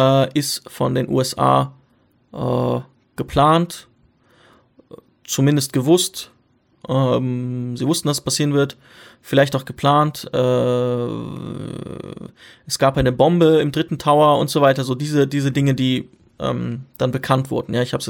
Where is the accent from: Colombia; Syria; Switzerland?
Syria; Ich komme aus Syrien ursprünglich.